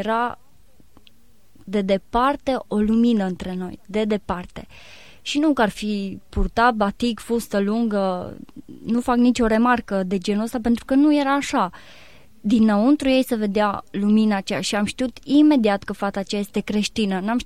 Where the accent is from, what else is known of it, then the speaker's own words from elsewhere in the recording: Liebling, Timiș County, Romania; Am crescut la sat, la Liebling, și acolo am avut o copilărie fericită